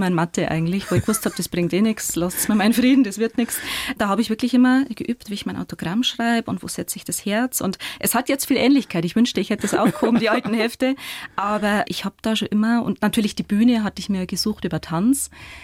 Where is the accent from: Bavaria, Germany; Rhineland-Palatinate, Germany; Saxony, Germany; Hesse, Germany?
Bavaria, Germany; accent: Bavarian; ich habe gemeint, als Schauspielerin musst du ja Hochdeutsch können und ich habe so einen bayerischen Dialekt